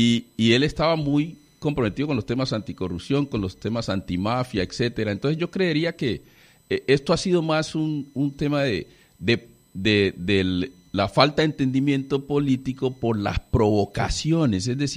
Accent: Colombia; como un colombiano más interesado en que esa relación se mejore.

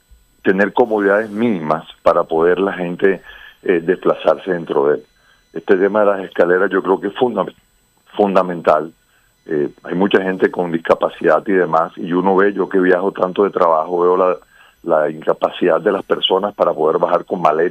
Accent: Barranquilla, Atlántico, Colombia; Yo creo que nosotros como ciudadanos barranquilleros, es una idea que se me ocurrió

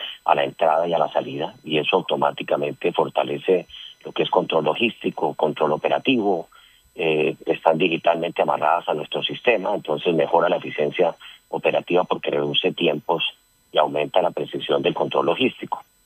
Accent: Barranquilla, Atlántico, Colombia; estoy muy, muy contento de estar de vuelta en Barranquilla. Yo soy barranquillero

